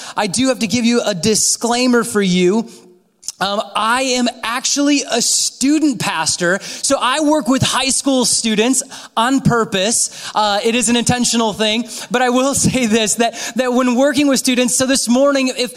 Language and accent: English; Holland, Michigan, United States; But I am from Holland, Michigan. I serve at a church up there called Central Wesleyan Church